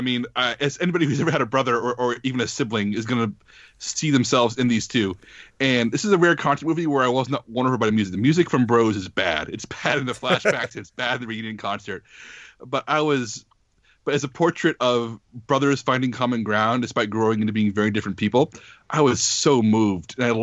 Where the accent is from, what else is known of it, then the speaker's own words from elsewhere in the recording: United States; And it requires an introduction for me as an American.